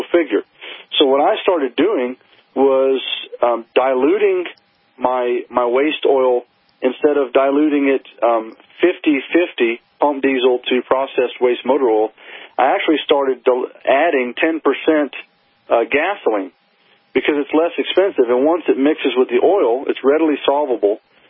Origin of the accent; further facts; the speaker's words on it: Louisiana, United States; You know, I come from a petrochemical background. Growing up in Southwest Louisiana, that's where most of the fuel for the country comes from. It's full of refineries. That's what they do. And so I had an upbringing in that environment.